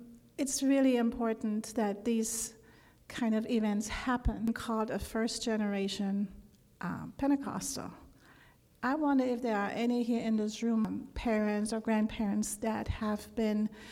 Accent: Germany; I was raised in a German home. I was born and raised in Germany

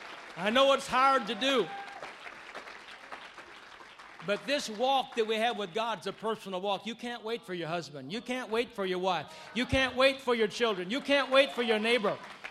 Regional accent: Wisconsin, United States; I came from Wisconsin. And I don't remember in the little town that I was from there was any Pentecostal churches in town. I mean, I was raised Lutheran.

